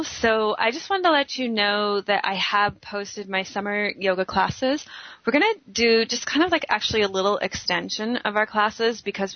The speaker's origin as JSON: {"language": "English", "town": "Toronto", "region": "Ontario", "country": "Canada", "tie": "born or raised there", "said": "they're going to be in my hometown in Toronto, Ontario, Canada."}